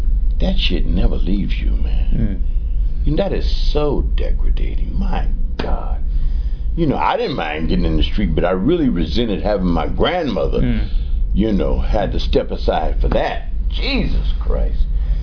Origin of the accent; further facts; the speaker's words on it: Evanston, Illinois, United States; I was brought up out there in Evanston.